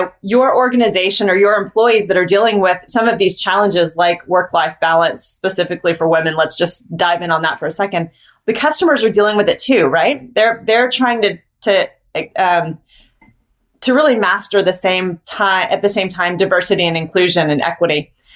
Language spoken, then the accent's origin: English; the South, United States; And I live in Texas and born and raised in the South.